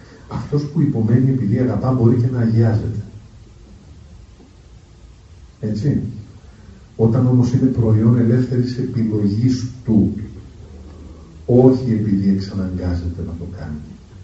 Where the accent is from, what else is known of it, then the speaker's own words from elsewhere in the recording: Athens, Attica, Greece; σχεδόν κάθε Σαββατοκύριακο όταν ήμουν παιδί, από την Αθήνα στη Χαλκίδα, και μετά όλο το καλοκαίρι ήμουν εκεί